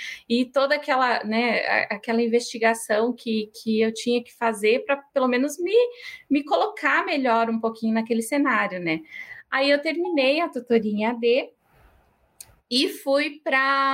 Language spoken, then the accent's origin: Portuguese; Ribeirão Branco, São Paulo, Brazil; now in Curitiba, Brazil; eu não sou de Curitiba, né? Eu vim do interior de São Paulo, lá de Ribeirão Branco, é uma cidade pequenininha no Vale do Ribeira, né? E assim, essas cidades que vivem muito da agricultura, e até hoje é uma cidade que vive da agricultura.